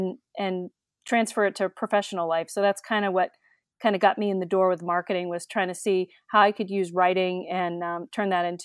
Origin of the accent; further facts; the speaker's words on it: Massachusetts, United States; I grew up in the Massachusetts suburbs, and I went to college at University of Connecticut